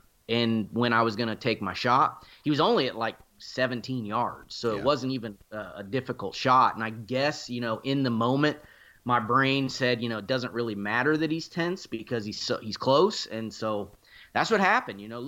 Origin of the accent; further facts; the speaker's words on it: Georgia, United States; I actually didn't hunt at all in my home state of Georgia.